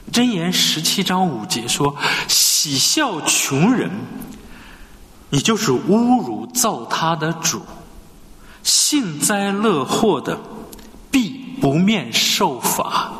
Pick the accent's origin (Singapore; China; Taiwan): China; 就跟我们中国人非常喜欢的一句话，我痛打落水狗。